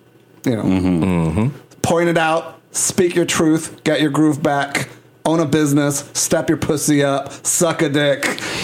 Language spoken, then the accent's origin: English; Puerto Rico; I'm from Puerto Rico, so I do.